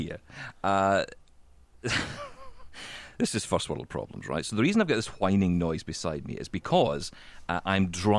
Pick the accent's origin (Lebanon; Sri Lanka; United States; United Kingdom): United Kingdom; Scotland; Have you met me? I'm Scottish.